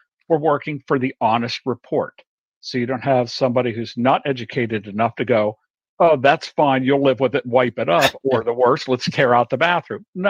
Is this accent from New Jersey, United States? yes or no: no; Ohio, United States; Originally Ohio, small town south of Columbus.